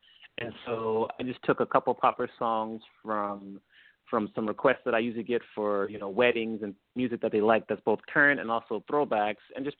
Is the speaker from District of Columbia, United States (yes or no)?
yes; Washington, District of Columbia, United States; So I'm from the Washington, D.C. area